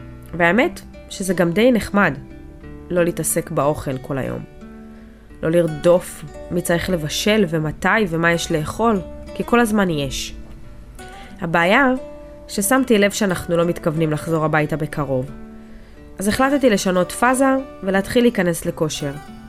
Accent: Mivtahim, Southern District, Israel; אני ממושב מבטחים שבמועצה אזורית אשכול. ואני מפונה מהבית. אני כבר 5 חודשים נמצאת באילת. אני נמצאת באילת עם אמא שלי, בן הזוג שלי אור, אחי דר, אחותי יובל והבת שלה אמא.

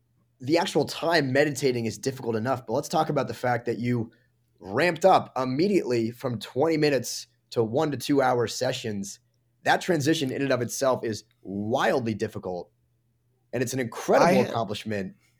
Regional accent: Boston, Massachusetts, United States; In fact, I'm from Boston. There's one 40 minutes from my house

